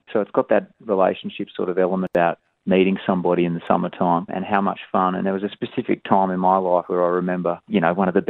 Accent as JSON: {"language": "English", "country": "Australia", "tie": "born or raised there", "said": "growing up in Australia, really, and those things were very relevant to a young, early 20s kid"}